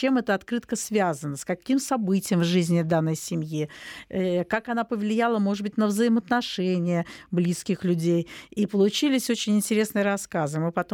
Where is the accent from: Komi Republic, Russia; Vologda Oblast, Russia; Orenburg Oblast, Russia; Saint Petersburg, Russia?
Saint Petersburg, Russia; как истинные петербуржцы